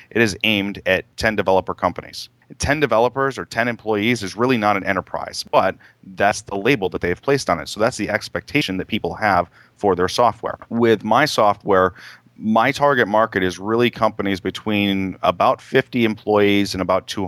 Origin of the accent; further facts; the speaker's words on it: Massachusetts, United States; any given town here in Massachusetts, and you will see at least one local bank, if not two. Here in my hometown, we have 3.